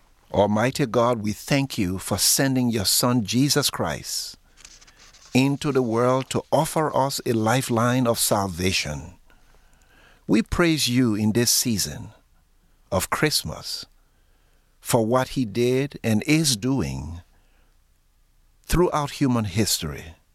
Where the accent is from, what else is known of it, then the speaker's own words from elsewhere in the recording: Liberia; born there; I was born in Liberia.